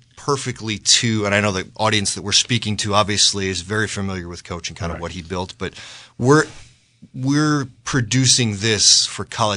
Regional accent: Midwest, United States; I grew up in the Midwest. I'm a Boilermaker, so I just was not schooled.

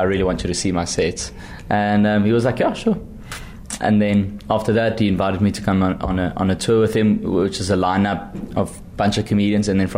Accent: Kempton Park, Gauteng, South Africa; I grew up in Kempton Park in South Africa, and British people, Kempton Park is like your zone 6.

